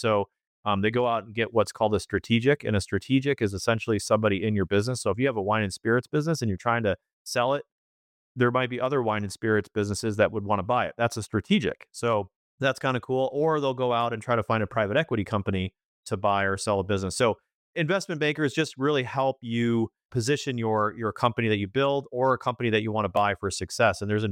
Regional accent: Michigan, United States; as a kid growing up in Michigan, I never actually went to a game where they won.

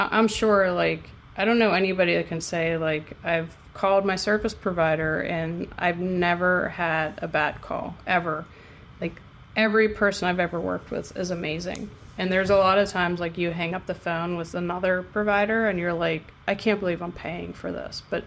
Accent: Pittsburgh, Pennsylvania, United States; because we're from Pittsburgh, they gave us all terrible towels to wave

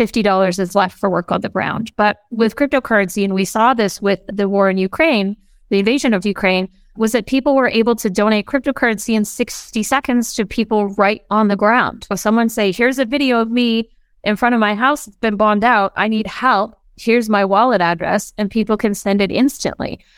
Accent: Canada; As a Canadian, I would have to donate to an organization.

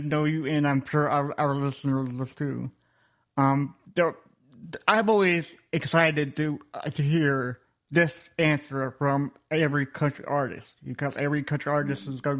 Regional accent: Austin, Texas, United States; born there; Well, I'm a fellow Texan. I was born in Austin.

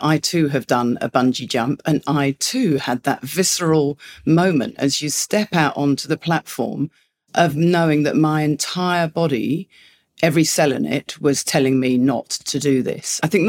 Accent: England, United Kingdom; because I'm English. So I have a very English upbringing with death.

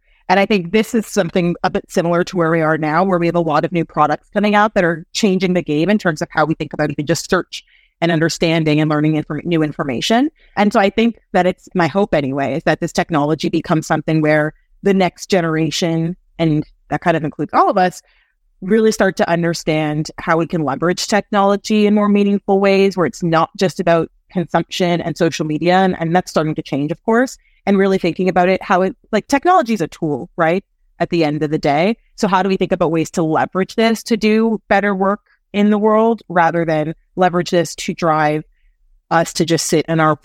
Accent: Canada; now in New York City, United States; I am a Canadian living in New York City.

